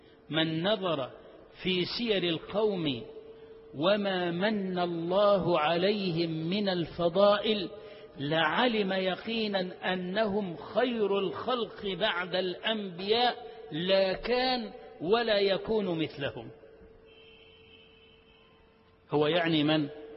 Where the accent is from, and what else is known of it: Egypt